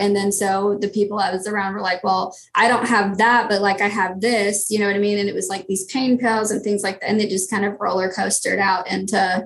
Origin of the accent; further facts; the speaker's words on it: Shepherdsville, Kentucky, United States; So, I'm from Louisville, Kentucky. Actually, just south of Louisville, Kentucky, Shepherdsville, Kentucky, which is like a tiny little country hole-in-the-wall town.